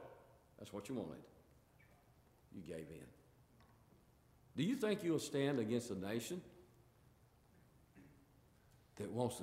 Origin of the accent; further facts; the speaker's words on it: the South, United States; Now, I'm from the South, so I'll read that stuff, okay?